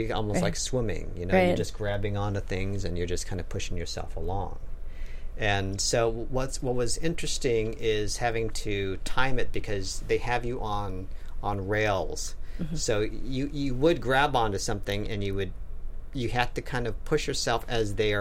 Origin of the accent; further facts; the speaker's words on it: Fort Collins, Colorado, United States; Fort Collins. Go Lambkins. Go Lambkins.